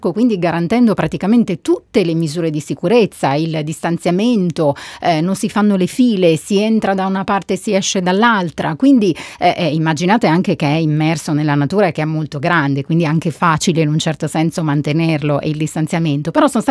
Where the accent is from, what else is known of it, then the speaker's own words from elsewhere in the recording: Sicily, Italy; Vabbè, ho fatto un po' uno spot alla mia terra, però dico davvero, insomma, la Valle dei Templi è un luogo che almeno una volta nella vita dovete vedere